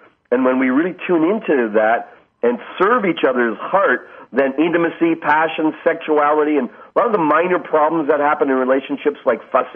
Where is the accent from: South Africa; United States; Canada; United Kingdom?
Canada; I grew up in East Indian origin background, raised in Canada.